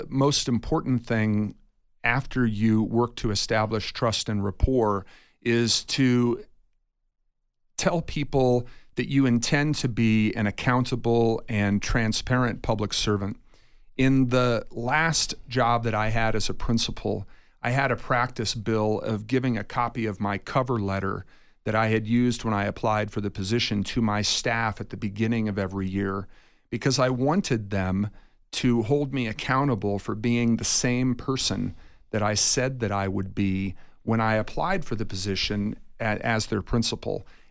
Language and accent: English; Athens, Ohio, United States; You mentioned that I was a city councilman in my hometown in Ohio, and I was a Republican during that time.